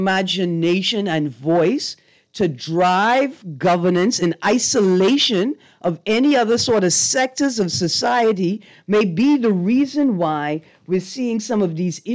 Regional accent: Bahamas; I don't change my accent. I want people to know I was a Bahamian because tourism.

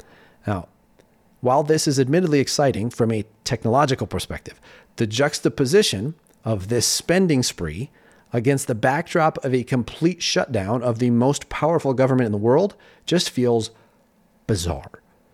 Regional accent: Denver, Colorado, United States; with delays being reported yesterday in Burbank, Phoenix, and my hometown, Denver.

